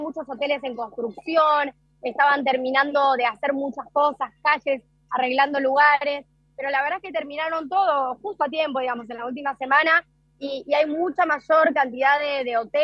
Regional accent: Argentina; como en Argentina estamos tan acostumbrados. Acá me sorprendió.

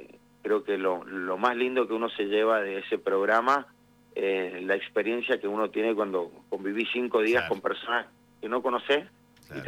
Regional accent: Palmira, Mendoza, Argentina; Yo soy de Palmira, nosotros somos prácticamente vecinos con los Melli.

